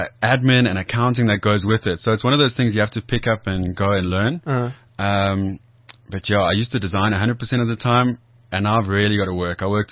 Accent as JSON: {"language": "English", "country": "South Africa", "said": "I'm South African."}